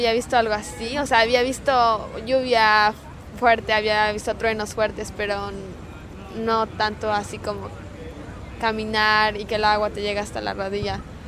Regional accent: San Pedro Tultepec, State of Mexico, Mexico; now in New York, United States; Yo nací y me crié en México y me acabo de mudar a Nueva York hace 4 años

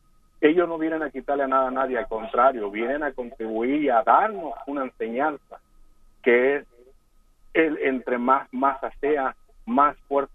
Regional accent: Puerto Rico; A mí la verdad me da tristeza como puertorriqueño

